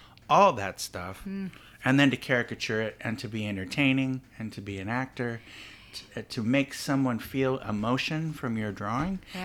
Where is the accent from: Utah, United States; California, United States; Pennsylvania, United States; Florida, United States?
Utah, United States; Salt Lake City; born there; I was born in all places, Salt Lake City, because my grandfather came from Italy to work in the copper mine.